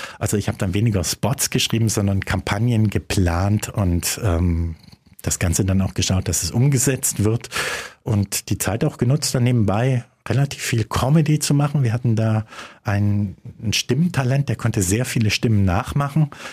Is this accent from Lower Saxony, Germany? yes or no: no; Baden-Württemberg, Germany; ich komme ursprünglich vom Bodensee. Ich habe nie Radio für meine Heimat gemacht.